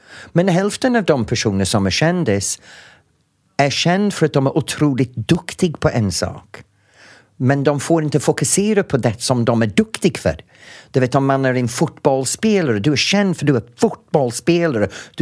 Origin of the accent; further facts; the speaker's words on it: England, United Kingdom; Swedish is a second language; now in Sweden; Men Sverige har det, men andra länder har antagligen inte gjort det. Även min hemland.